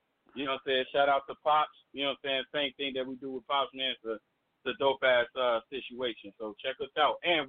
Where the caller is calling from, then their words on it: Minneapolis, Minnesota, United States; I'm calling from Minneapolis.